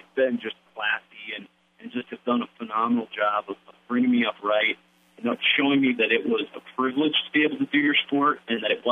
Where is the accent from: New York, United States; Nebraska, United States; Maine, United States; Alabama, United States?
Nebraska, United States; Howells; It was great to stay home and compete in college only 90 miles away from my hometown. And I'm sure you can ask a kid like Craig Bresser who got to wrestle there. And, they had busloads of people that would hop on a bus in Howells and come down.